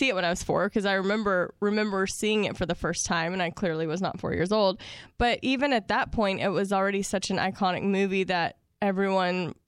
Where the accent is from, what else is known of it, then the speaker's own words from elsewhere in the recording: Shreveport, Louisiana, United States; I'm from North Louisiana in Shreveport, so.